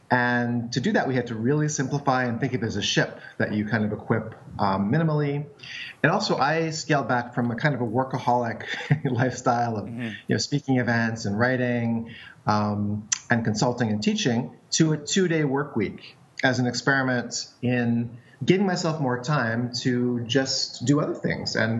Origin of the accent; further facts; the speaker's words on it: New York City, New York, United States; Well, you know, I'm from New York City, and it was just sort of a pun on New York City, New Slow City.